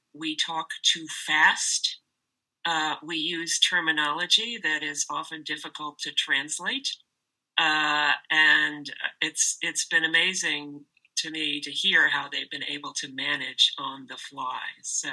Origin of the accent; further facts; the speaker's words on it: New York, United States; I grew up in New York, and it seemed right now to enter this new phase of my life by returning to what I still consider my home.